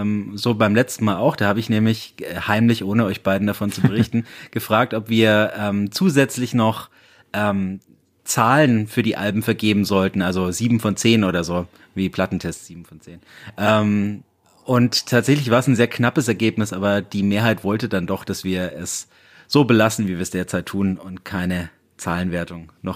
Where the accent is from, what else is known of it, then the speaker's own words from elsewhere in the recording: Bayreuth, Bavaria, Germany; Bayreuth represent, meine Heimat.